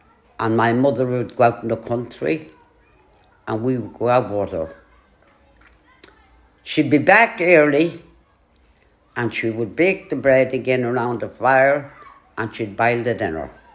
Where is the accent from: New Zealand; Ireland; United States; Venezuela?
Ireland; County Offaly; also born or lived in Meath; now in Finglas, Ireland; I live in Finglas. I was born in Meath, County Meath. I travelled all around Offaly. We left Meath and we went to Offaly. And we travelled around all of Offaly.